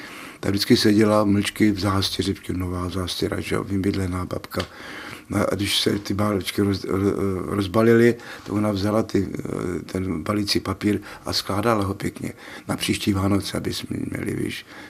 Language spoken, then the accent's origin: Czech; Zlín, Zlín Region, Czechia; my jsme to měli takhle ve Zlíně, vždycky, že jsem ze Zlína